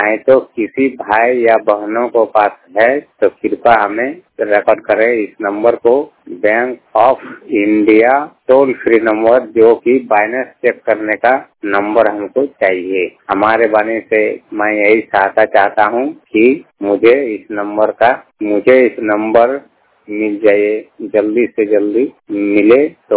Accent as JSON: {"language": "Hindi", "town": "Dhanbad", "region": "Jharkhand", "country": "India", "said": "मैं धनबाद का रहने वाला हूँ और मैं 100% ब्लाइंड बोल रहा हूँ।"}